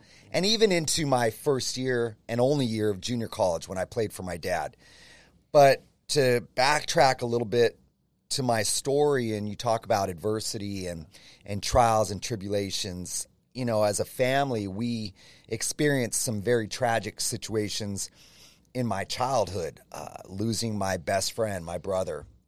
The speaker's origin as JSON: {"language": "English", "town": "Gilroy", "region": "California", "country": "United States", "tie": "born or raised there", "said": "My grandfather, my mom's dad, used to be the high school football coach in my hometown of Gilroy at Gilroy High School."}